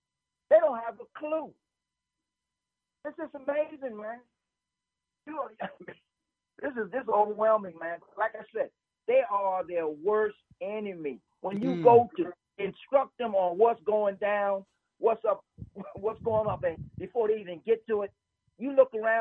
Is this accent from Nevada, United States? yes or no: no; Brooklyn, New York, United States; I'm originally from Brooklyn, New York.